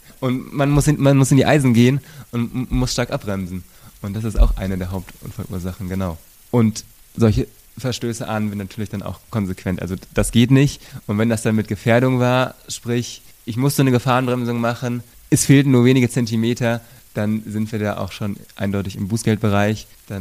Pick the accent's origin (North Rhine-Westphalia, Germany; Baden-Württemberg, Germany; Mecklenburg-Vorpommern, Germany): North Rhine-Westphalia, Germany; Ich komme ursprünglich aus dem Sauerland. Das ist auch schon etwas bergiger